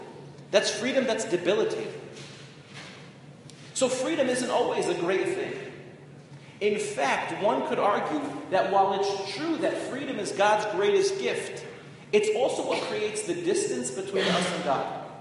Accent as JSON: {"language": "English", "town": "Lawrence", "region": "New York", "country": "United States", "tie": "born or raised there", "said": "So I grew up in Lawrence, New York, not far from Rav Weinberger."}